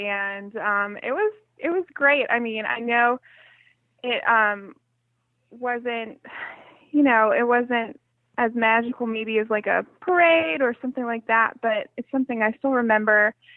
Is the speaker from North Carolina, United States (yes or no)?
yes; North Carolina, United States; I'm from North Carolina